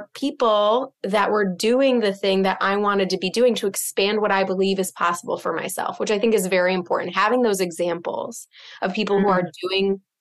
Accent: Midwest, United States; now in Boston, United States; Yeah. I mean, so I'm from the Midwest, just like you. And so one belief in moving to Boston, which is a very affluent, you know, community, town, city, is that I'm from the Midwest.

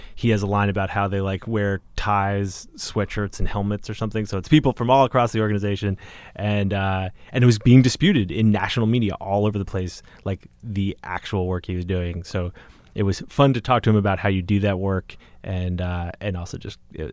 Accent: Boston, Massachusetts, United States; You guys, you know that I grew up in Boston, that I have historically rooted for the Patriots of New England.

